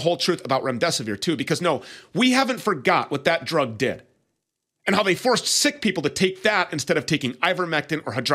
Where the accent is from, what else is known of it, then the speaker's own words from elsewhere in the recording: Minnesota, United States; All of the hemp is sourced right here in my home state of Minnesota